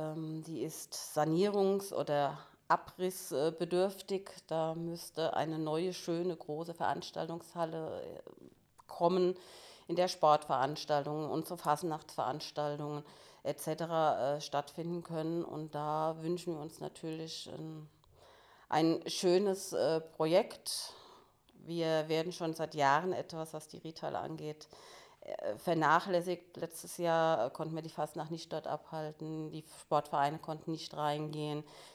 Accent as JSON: {"language": "German", "town": "Laubenheim", "region": "Rhineland-Palatinate", "country": "Germany", "tie": "born or raised there", "said": "Ich bin gerne in Laubenheim aufgewachsen, war da schon im katholischen Kindergarten, wo man Spaß hatte."}